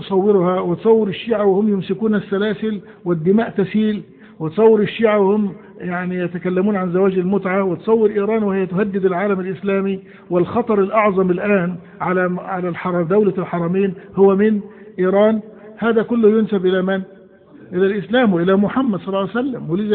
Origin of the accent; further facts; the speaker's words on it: Egypt; ونحن عندنا في مصر ما لا يقل عن 20 مليون صوفي،